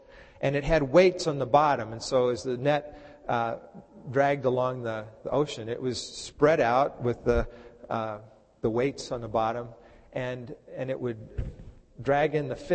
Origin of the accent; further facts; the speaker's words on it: Texas, United States; I used to, growing up in Texas, we used to go fishing at some of the man-made lakes outside of Dallas.